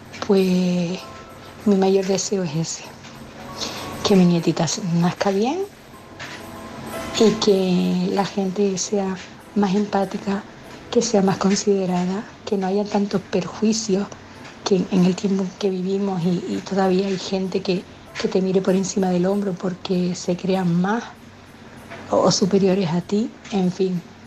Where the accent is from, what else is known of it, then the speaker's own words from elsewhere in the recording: Canary Islands, Spain; soy de Tenerife